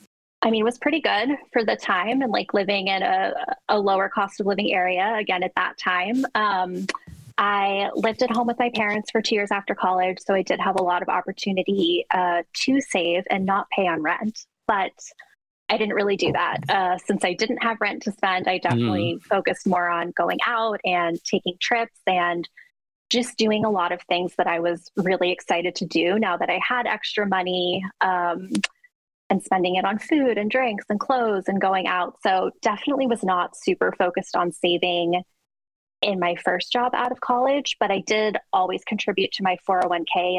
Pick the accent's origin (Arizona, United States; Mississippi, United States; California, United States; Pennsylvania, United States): Arizona, United States; Phoenix; also born or lived in New York; I was born in New York. I grew up in Phoenix, Arizona.